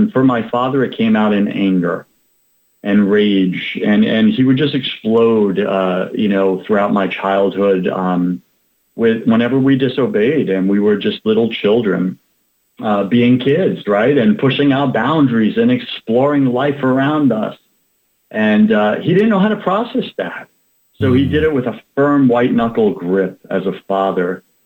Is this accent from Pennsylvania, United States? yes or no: no; Long Island, New York, United States; accent: New York; now in Tampa, United States; I grew up on Long Island, so New York. Forgive me for all those people who do not like the New York accent. I get it, but that's what God gave me, so sorry.